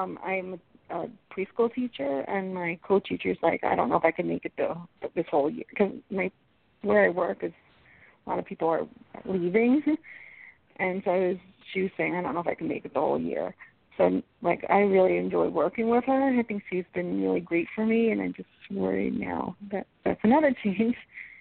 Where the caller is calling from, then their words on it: Colorado, United States; I'm calling from Colorado.